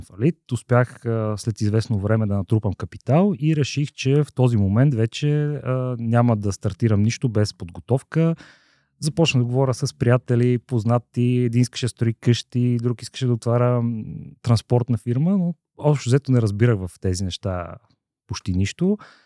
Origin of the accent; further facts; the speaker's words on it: Kostinbrod, Sofia Province, Bulgaria; now in Sofia, Bulgaria; от Костинброд съм, живея в София, по образование съм инженер, по призвание съм търговец.